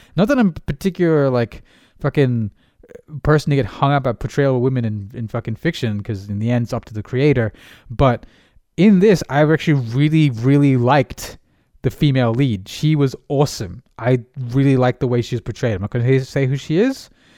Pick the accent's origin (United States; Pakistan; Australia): Australia; But me as an Australian, I don't notice